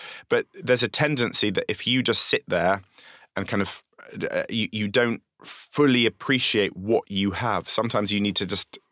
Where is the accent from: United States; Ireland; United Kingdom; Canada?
United Kingdom; London; accent: London; my accent sounds like I'm a Londoner living in a bubble